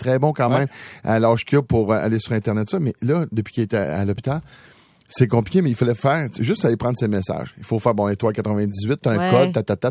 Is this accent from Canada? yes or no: yes; Lac-Drolet, Quebec, Canada; ma mère, elle reste encore dans mon village natal, Lac Drolet